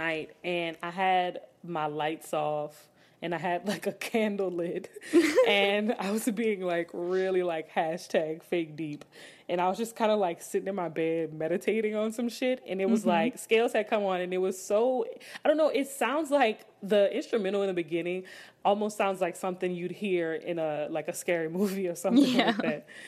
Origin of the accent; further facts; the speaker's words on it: New Orleans, Louisiana, United States; I'm from New Orleans, so of course I love